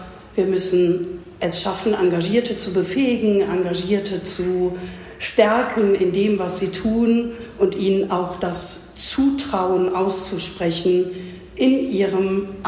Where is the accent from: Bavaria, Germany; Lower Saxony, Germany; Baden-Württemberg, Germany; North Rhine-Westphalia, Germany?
North Rhine-Westphalia, Germany; Solingen; Und geboren in Solingen und war auch immer in Solingen, bin nie aus Solingen weggegangen.